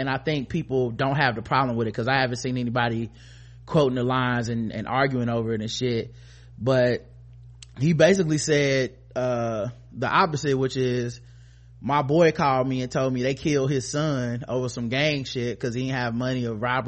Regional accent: Compton, California, United States; You know, I'm a kid from Compton.

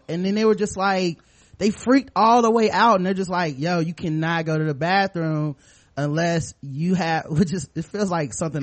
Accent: the South, United States; I am from Trump, the South.

